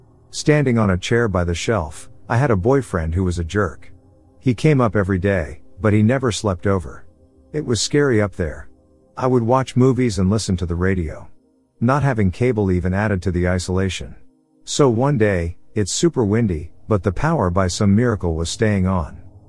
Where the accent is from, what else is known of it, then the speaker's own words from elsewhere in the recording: California, United States; My family had a ranch growing up in Northern California.